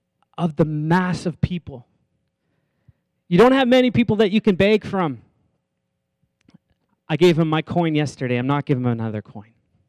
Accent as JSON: {"language": "English", "region": "the Maritimes", "country": "Canada", "said": "Like, I came from a place from the Maritimes where it wasn't super visible. But then I flew out, and I went to the big city of Toronto, and I saw it."}